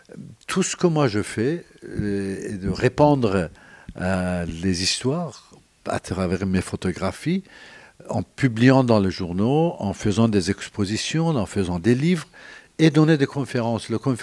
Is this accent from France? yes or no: no; Iran; moved away; je suis d'origine iranienne, donc j'ai quitté l'Iran quand il y a eu cette